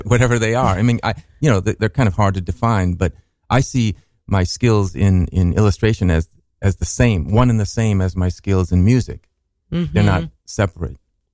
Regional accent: Minneapolis, Minnesota, United States; We grew up in Minnesota and, we have, we went to Catholic church. We went to public school. My parents, were left leaning and we did I say Minneapolis? I said Minnesota, but we were in Minneapolis, and it was, I think, a good upbringing.

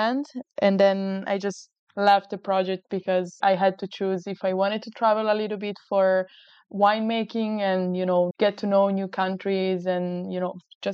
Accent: Santo Stefano, Piedmont, Italy; So my family always been living here and I grew up here in Santo Stefano. Then I traveled a little bit. I studied in Alba, but I've always been based here.

